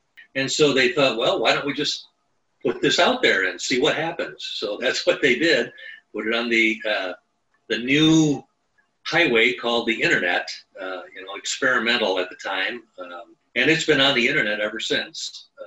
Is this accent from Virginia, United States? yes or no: no; Wisconsin, United States; born there; So they hired me to come back to the Midwest. I was born in Wisconsin. Came back to the Midwest